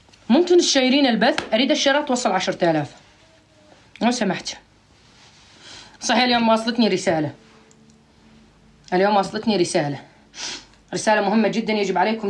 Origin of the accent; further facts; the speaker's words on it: Aleppo, Aleppo Governorate, Syria; حبابة أنا حلبية والنعم بالحلبة، خلاص عادي حلبية وديرية عادي